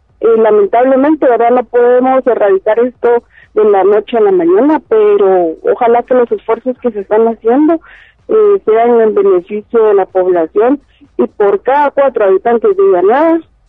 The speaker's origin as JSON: {"language": "Spanish", "region": "Guatemala Department", "country": "Guatemala", "tie": "born or raised there", "said": "Pues fíjese que yo crecí cerca de Alioto, cerca de Mayan Golf."}